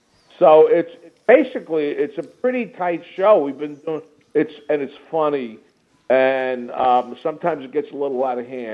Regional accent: New Rochelle, New York, United States; I ran nightclubs for about 20 years in my hometown, New Rochelle, New York.

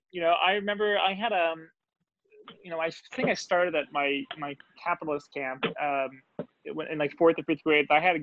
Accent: New Jersey, United States; there was a lot of kids all from Long Island. I'm from New Jersey. A lot of kids from Brooklyn.

